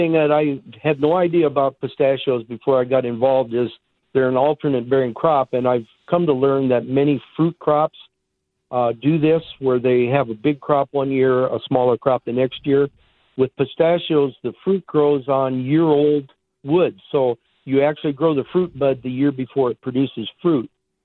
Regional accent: Iowa, United States; moved away as an adult; I grew up in Iowa. Started farming in 1973 with my folks, hogs, cattle, corn, soybeans, and farmed there for 25 years.

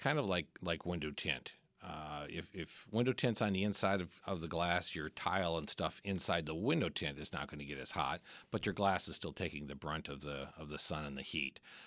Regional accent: Midwest, United States; Yeah, I grew up in the Midwest.

